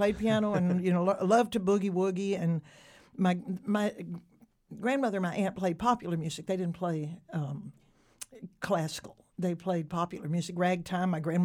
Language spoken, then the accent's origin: English; Louisiana, United States; also born or lived in Orange; I was born in Orange, Texas because that's where the hospital was, basically. But my hometown and my whole background and my family are all Louisiana, you know, deep Louisiana roots, Cajun culture and everything.